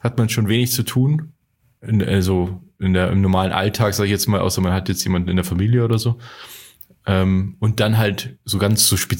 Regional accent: Passau, Bavaria, Germany; Journalist ich bin aus Journalist. Passau.

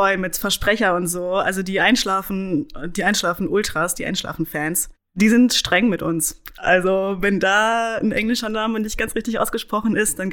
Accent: Berlin, Germany; als Berlinerin, weil das war meine Schulzeit

